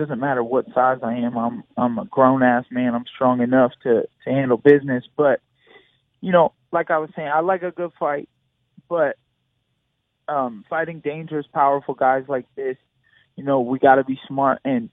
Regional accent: Flint, Michigan, United States; I'm from Flint, Michigan, so I was born and bred in the cold, but it's been a long time. I've been in Florida for a while

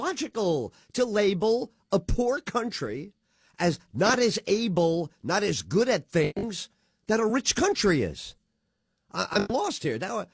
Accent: United States; I'm an American. Why would I trust a country that I have to check up on, right?

